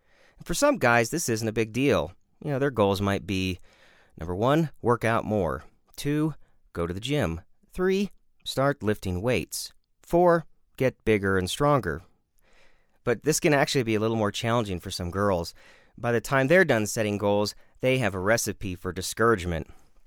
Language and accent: English; Wisconsin, United States; I'm originally from Wisconsin, where butter is considered a food group.